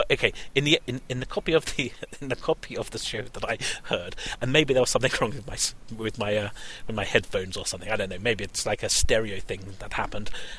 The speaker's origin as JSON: {"language": "English", "region": "London", "country": "United Kingdom", "said": "you actually spliced in my \" … from London,\" which was from that take"}